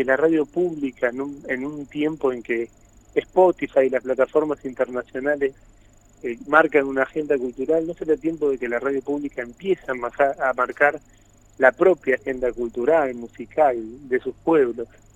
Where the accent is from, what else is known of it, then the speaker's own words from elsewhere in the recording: Buenos Aires, Argentina; yo soy porteño